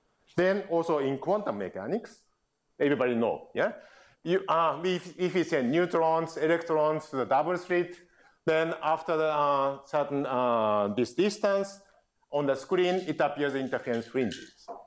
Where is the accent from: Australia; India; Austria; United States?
Austria; Then, I'm coming from Austria. Also, skiing is very important.